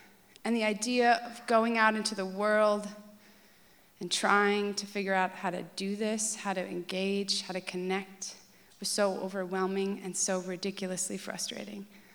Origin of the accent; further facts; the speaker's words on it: Midwest, United States; There were piano lessons, and because I was from the Midwest, I was an ice skater.